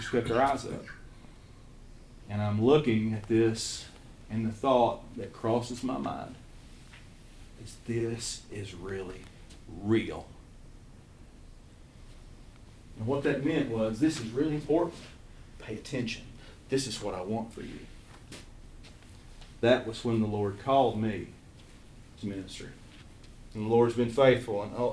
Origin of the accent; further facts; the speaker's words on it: Kentucky, United States; accent: Eastern Kentucky; Again, I'm from Eastern Kentucky. I had never left the country.